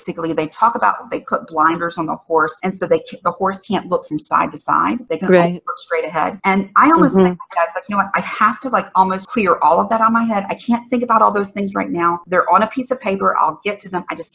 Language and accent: English; the South, United States; You know, I grew up in the South.